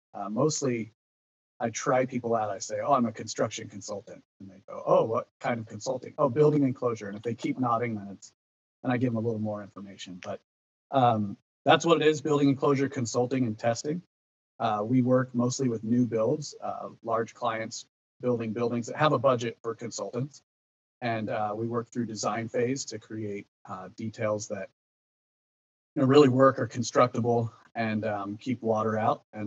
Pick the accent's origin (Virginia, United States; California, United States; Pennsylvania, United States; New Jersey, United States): California, United States; San Diego; now in Phoenix, United States; I'm here in Phoenix, Arizona. I'm from San Diego, so nothing but warm weather for me.